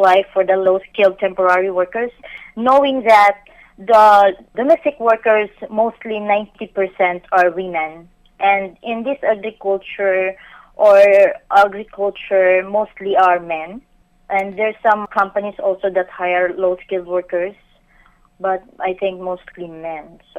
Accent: Philippines; as a Filipino, you chose to go abroad knowing that the family needs you and knowing that you have no chance to get a good job in Philippines

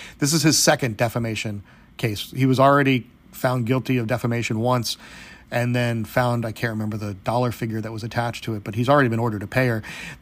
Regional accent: Florida, United States; South Florida is an interesting place. It's my hometown where I grew up and know very well.

